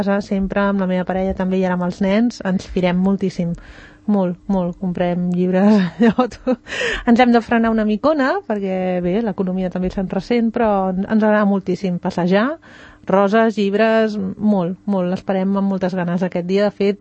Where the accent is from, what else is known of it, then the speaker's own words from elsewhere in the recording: Barcelona, Catalonia, Spain; jo vinc de Barcelona